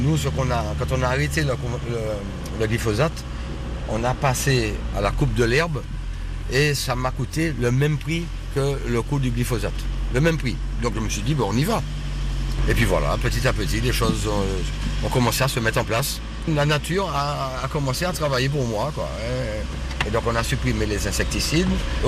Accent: Martinique; born there; Je suis né en Martinique, oui.

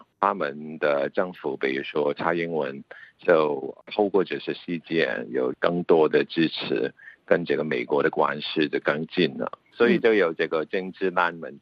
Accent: Hong Kong; 我作为香港人

